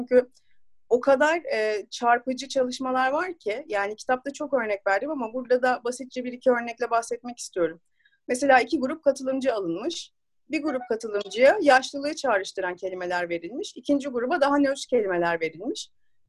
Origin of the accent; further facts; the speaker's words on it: Suadiye, Istanbul, Turkey; 36 yaşındayım. Suadiye'de doğdum, büyüdüm.